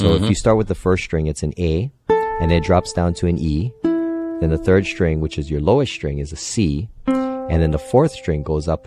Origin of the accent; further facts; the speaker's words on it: Honolulu, Hawaii, United States; I grew up in Honolulu, Hawaii.